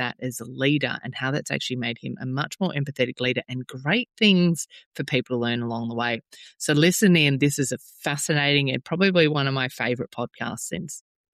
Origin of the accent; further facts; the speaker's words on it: Queensland, Australia; I love Maroochydore, obviously being a Queenslander.